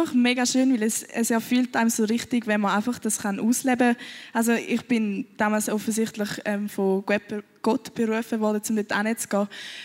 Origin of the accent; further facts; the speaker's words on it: Switzerland; dass ich in der Schweiz geboren bin. Und ich glaube, als Schweizer hat man einfach so krasse Privilegien